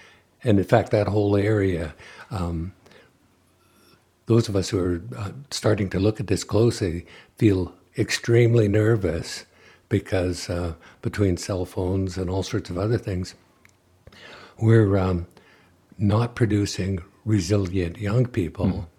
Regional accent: Victoria, British Columbia, Canada; I grew up in Victoria

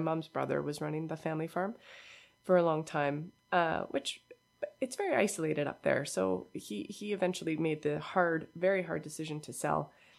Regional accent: Trail, British Columbia, Canada; So growing up in Trail was interesting because there was also this weight to it.

